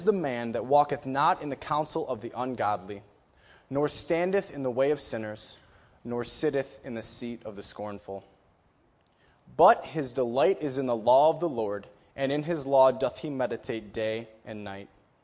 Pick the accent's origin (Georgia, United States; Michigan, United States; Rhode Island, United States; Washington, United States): Michigan, United States; Detroit; I grew up in Detroit, Michigan, which we'll talk about a little bit later.